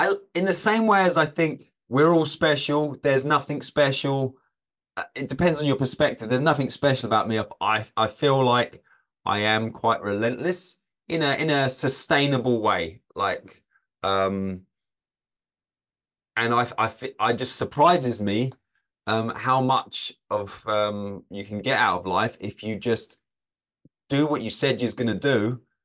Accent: England, United Kingdom; now in United States; England originally, and I'm up in the Great Lakes now, northern Michigan.

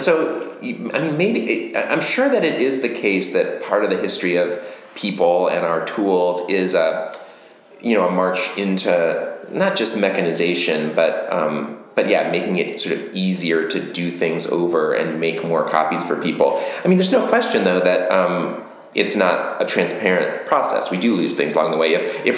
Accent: Detroit, Michigan, United States; Well, you know, I am a transplant. I'm from Michigan originally. I grew up in the suburbs around Detroit. I went to school at Michigan State University.

